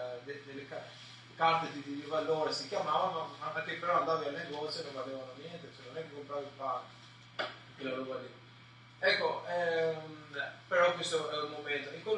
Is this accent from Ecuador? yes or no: no; Albania; now in Italy; io sono andato via del mio paese, tanti anni fa, nel 95, quindi erano i primi anni 90, quando c'era un grande flusso di immigrazione dall'Albania.